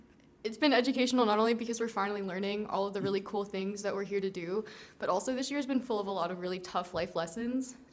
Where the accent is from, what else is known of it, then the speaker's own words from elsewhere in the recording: Fredericksburg, Virginia, United States; I'm from Fredericksburg, Virginia.